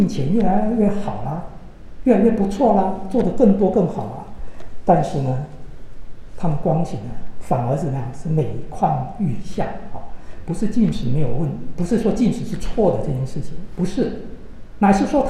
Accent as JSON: {"language": "Chinese", "country": "China", "said": "不是只有犹太人才有这个宗教，我们中国人，我们有我们中国人的宗教，我们信什么？我们信佛教，我们信道教"}